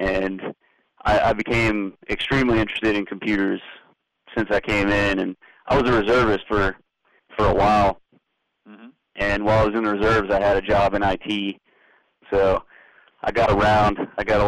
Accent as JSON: {"language": "English", "town": "Pittsburgh", "region": "Pennsylvania", "country": "United States", "tie": "born or raised there", "said": "I grew up in Pittsburgh, lived on the south side, and then, you know, I lived all around the Pittsburgh area."}